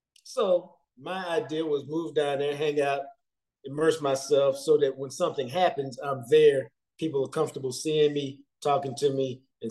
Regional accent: Dallas, Texas, United States; I live in Dallas. I'm from Dallas.

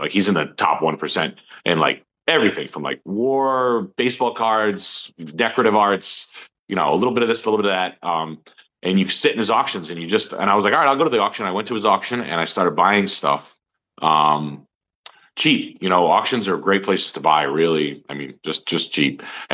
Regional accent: New England, United States; You know, we're from New England.

